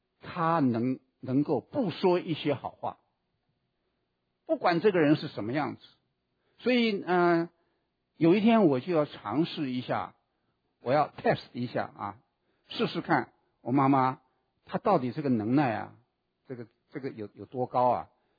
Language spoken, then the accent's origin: Chinese; China; 那么你就像我们中国人讲的，天高皇帝远